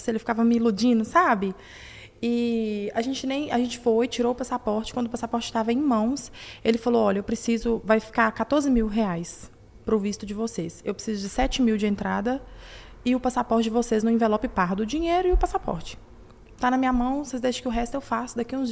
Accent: Ipatinga, Minas Gerais, Brazil; Eu sou natural de Ipatinga.

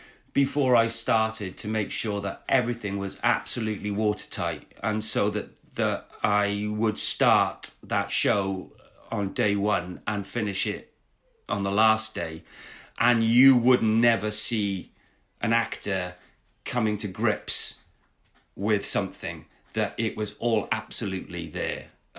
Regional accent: Wales, United Kingdom; accent: Welsh; I'm Welsh, and you don't get to hear Welsh accents on at that time

